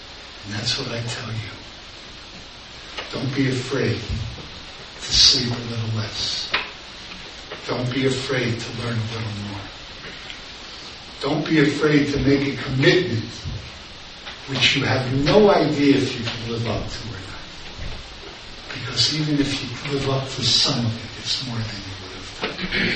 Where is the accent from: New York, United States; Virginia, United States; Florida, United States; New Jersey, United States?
New Jersey, United States; Newark; I was born and raised in Newark.